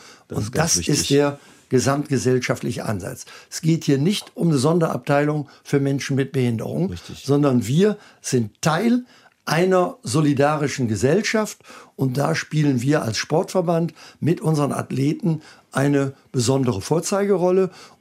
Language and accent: German; Rhineland, Germany; Das ist deshalb eine jibbelige Frage, wie ich als Rheinländer sage